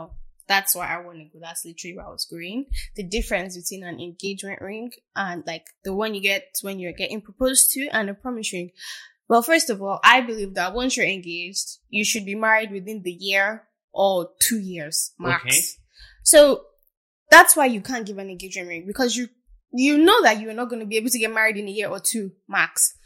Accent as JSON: {"language": "English", "country": "Nigeria", "said": "And I'm Nigerian, believe it or not. And I'm here to debunk the fact that all Nigerian girls are the same."}